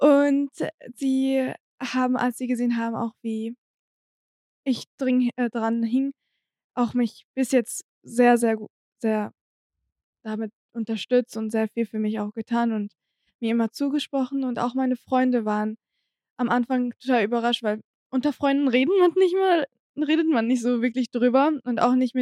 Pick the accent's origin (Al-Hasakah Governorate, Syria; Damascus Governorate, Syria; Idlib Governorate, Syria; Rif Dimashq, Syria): Idlib Governorate, Syria; Saraqib; German is a second language; now in Germany; jetzt Sadaqib, also gehört ja zu Idlib, aber ich komme aus Sadaqib, das ist ein bisschen kleineren Dorf